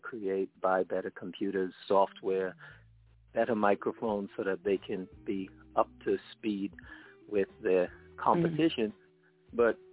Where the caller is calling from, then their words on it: East Coast, United States; Yeah, I'm on the East Coast.